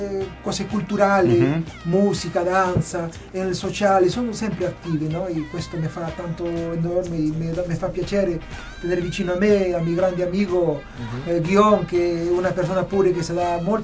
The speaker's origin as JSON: {"language": "Italian", "country": "Peru", "lives_now": "Umbria, Italy", "said": "vengo proveniente del Sud America, del Perù."}